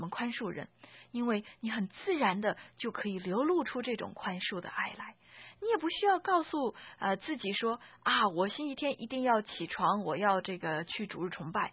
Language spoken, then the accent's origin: Chinese; China; now in North America; 特别是我们中国人的教导方式啊